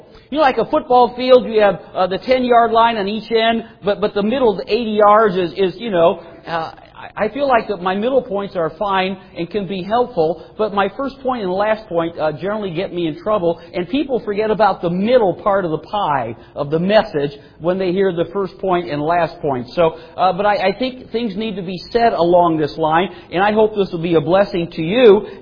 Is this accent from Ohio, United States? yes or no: yes; Cleveland, Ohio, United States; born there; Okay, yeah, we all love the Buckeyes. We all love the Browns. I was born in Cleveland.